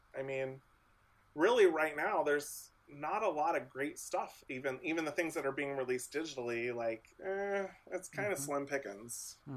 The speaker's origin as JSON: {"language": "English", "town": "Lewisburg", "region": "Ohio", "country": "United States", "tie": "born or raised there", "said": "if you would have told me growing up in Lewisburg, fucking Ohio, that one day I was going to get like screeners"}